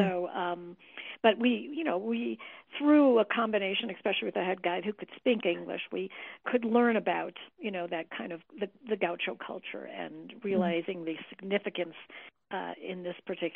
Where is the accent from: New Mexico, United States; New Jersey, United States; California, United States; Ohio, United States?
New Mexico, United States; Santa Fe